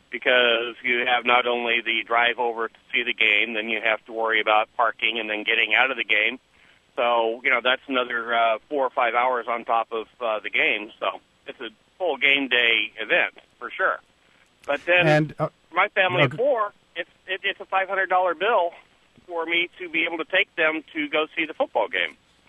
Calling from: Stockton, California, United States; Actually, I'm calling you from Stockton, California.

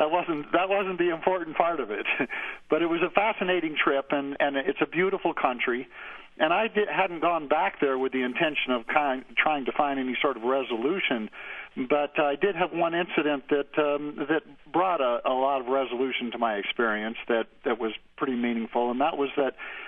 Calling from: Hailey, Idaho, United States; from Haley, Idaho.

